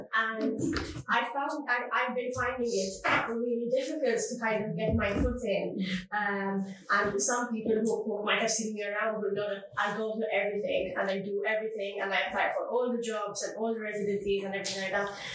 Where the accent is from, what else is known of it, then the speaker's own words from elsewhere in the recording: Malta; So for context, I'm from Malta, and when I was living there